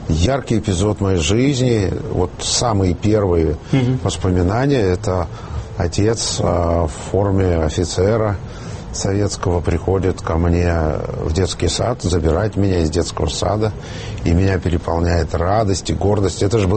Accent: Lviv, Lviv Oblast, Ukraine; Львов навсегда останется моей малой родиной. Он меня вырастил. Все мои детские воспоминания связаны с ним, юношеские.

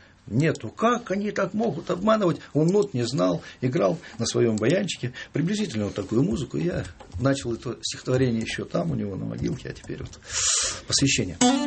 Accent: Siberia, Russia; Да, действительно, когда я приезжал, я родом из Сибири.

